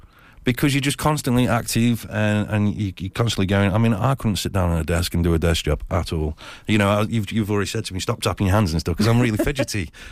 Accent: Stoke-on-Trent, West Midlands, United Kingdom; Growing up in Stoke-on-Trent.

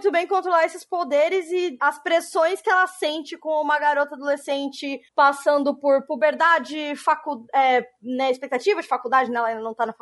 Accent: São Paulo, Brazil; Eu sou de São Paulo

